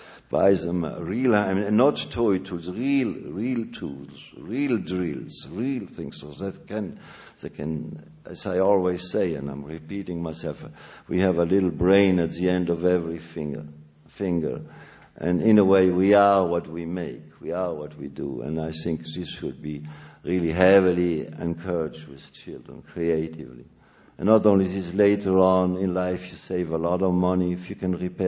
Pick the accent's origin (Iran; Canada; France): France; Strasbourg, Grand Est; Well, it's just that I donated my hometown, something like 12,000 drawings or something like that.